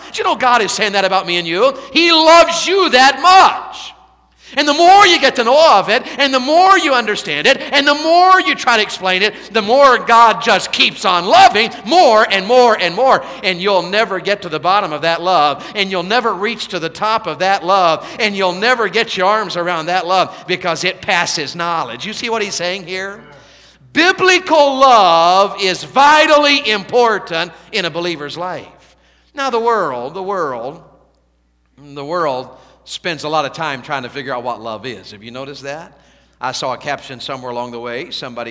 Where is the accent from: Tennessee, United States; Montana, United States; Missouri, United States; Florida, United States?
Tennessee, United States; I was raised in Tennessee, you know. I don't listen to country music, but country music was very big where I grew up.